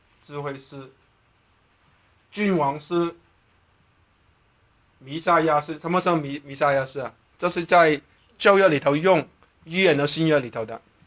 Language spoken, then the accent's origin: Chinese; China; 我们中国人有个东西吧，是不是个不求人呢